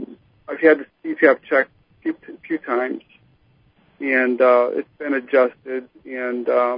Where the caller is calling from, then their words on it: Tallahassee, Florida, United States; Tallahassee.